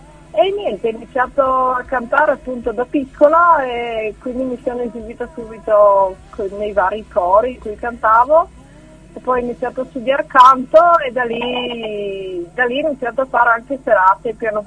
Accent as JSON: {"language": "Italian", "town": "Gorizia", "region": "Friuli-Venezia Giulia", "country": "Italy", "said": "vengo da Gorizia, per chi non lo sapesse, Friuli Venezia Giulia, è una piccola città. Da una famiglia di musicisti"}